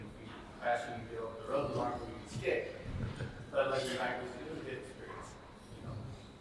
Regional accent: Ontario, Canada; we grew up in Southern Ontario, so we freestyle skating.

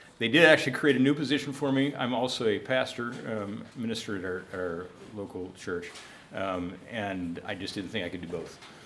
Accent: Kansas, United States; moved away as an adult; also born or lived in New York City; I grew up in Kansas. At the age of 30, I moved to New York City to help start a school there, Followers of Jesus School in Brooklyn, New York.

